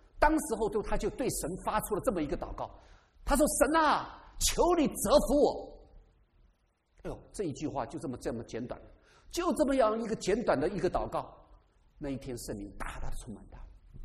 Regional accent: China; 这就是我们中国人哈

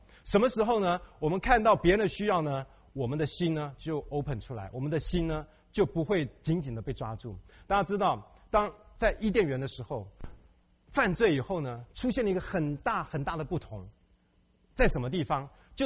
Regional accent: China; 我们中国人，什么传子不传女

